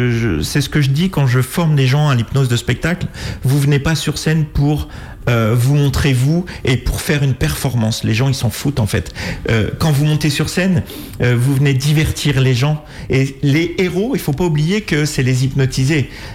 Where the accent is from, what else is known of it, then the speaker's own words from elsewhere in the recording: Orléans, Centre-Val de Loire, France; Moi, je suis d'Orléans, hein, au centre de la France.